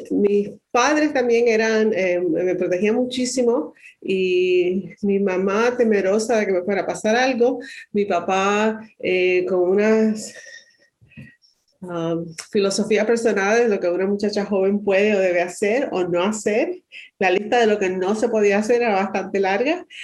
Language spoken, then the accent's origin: Spanish; Caguas, Puerto Rico; soy nativa de Puerto Rico. Nací en Caguas, en la ciudad que es el corazón de la isla, y … que es una familia numerosa y bien conocida en la isla, igual